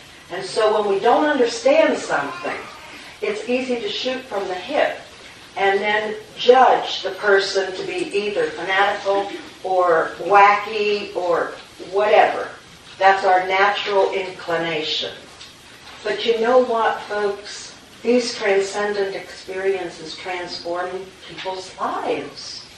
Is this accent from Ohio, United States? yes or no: yes; Ohio, United States; I fell in love with your mountains here. I'm from Ohio.